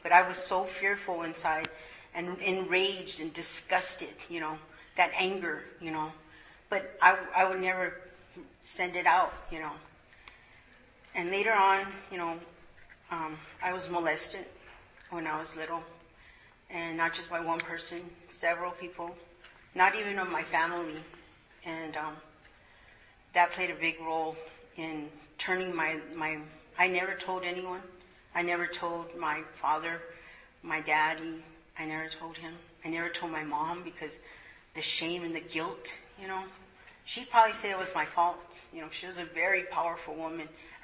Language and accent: English; Tucson, Arizona, United States; And I was born here in South Tucson. If you don't know where that's at, it's just about 5-10 miles from here. So I'm a native Tucsonan.